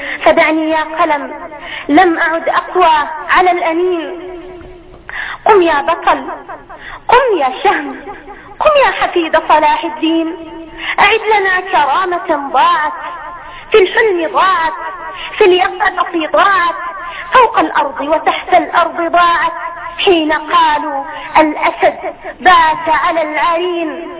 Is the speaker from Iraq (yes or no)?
no; Syria; وأنا سورية ولم أرى سوريا